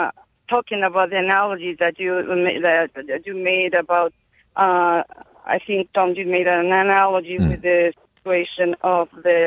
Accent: Spain; English is a second language; I'm from Spain, but my family lives in Mexico City. I've been in Chile, and I'm an educator

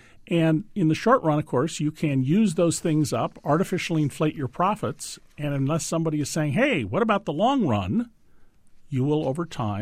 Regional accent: San Francisco, California, United States; And in the 1906 earthquake in San Francisco, my hometown, the fire department had to dynamite buildings to stop the spread of fires.

